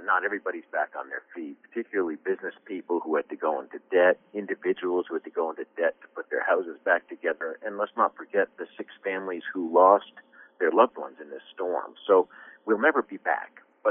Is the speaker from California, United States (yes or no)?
no; Westminster West, Vermont, United States; So my brother started sending me photos of what where I grew up looked like in Westminster West, and I'd never seen anything like it.